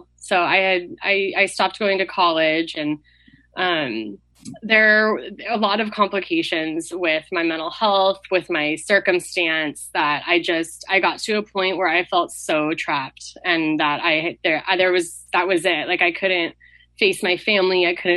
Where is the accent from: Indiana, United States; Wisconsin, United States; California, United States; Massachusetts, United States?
California, United States; San Luis Obispo; I was born and raised in San Luis Obispo. I call this place home